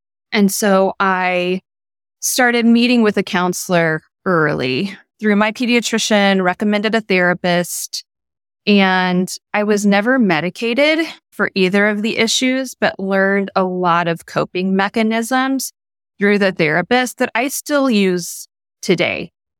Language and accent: English; Missouri, United States; I grew up in a very traditional household in Midwest. I grew up in Missouri.